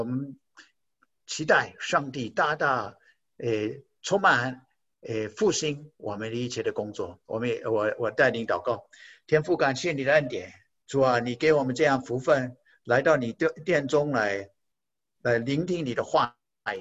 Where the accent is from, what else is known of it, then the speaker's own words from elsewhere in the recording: North Dakota, United States; 我这个是北达科他州 North Dakota，土生土长的人。那我这在那边这个原来都没有这样的想法的，个想做华人的宣教士。我本来就觉得说我们那边的人数很少啊，我们都没有华人，我都没看过华人这小时候。